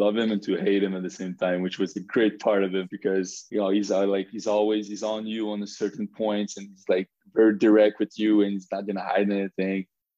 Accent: Quebec City, Quebec, Canada; I'm from Quebec City. They all live back there.

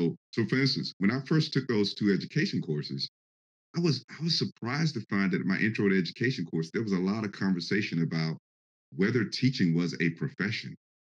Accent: the South, United States; I'm originally from the South

